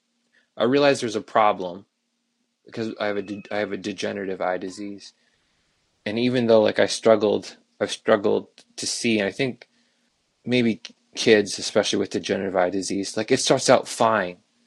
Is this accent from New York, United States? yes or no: no; Iowa, United States; I'm from Iowa, so this little Iowa boy was going to go out there.